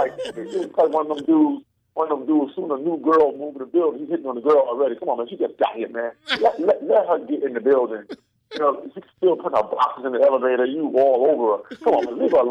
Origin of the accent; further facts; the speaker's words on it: Mount Vernon, New York, United States; First of all, you can't even ask me Harlem or Brooklyn because I'm from Money Earning Mount Vernon, baby.